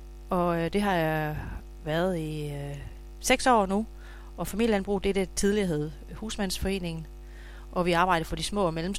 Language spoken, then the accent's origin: Danish; Gammelby, Region of Southern Denmark, Denmark; born there; Jeg er født nede i Gammelby, nede ved Læborg, hvor min farfar var sognefoged, min oldefar var sognefoged, skatterådsformand.